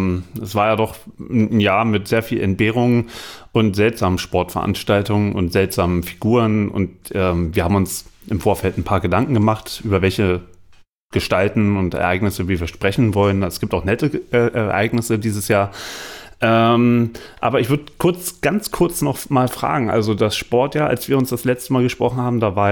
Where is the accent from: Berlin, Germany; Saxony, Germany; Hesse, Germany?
Berlin, Germany; Für mich als Berliner ist das ja natürlich total böhmische Dörfer.